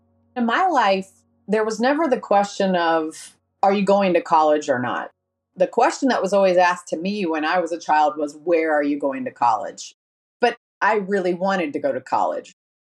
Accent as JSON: {"language": "English", "town": "Evansville", "region": "Indiana", "country": "United States", "said": "I'm from Evansville, Indiana. It's at the very southern tip of Indiana."}